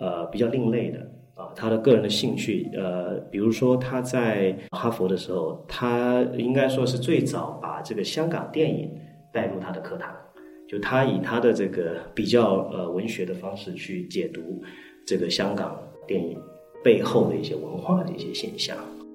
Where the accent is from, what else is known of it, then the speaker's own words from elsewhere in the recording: Taiwan; 我们因为都有东岸的背景，然后又有当然更早我们都是来自于台湾的这样的背景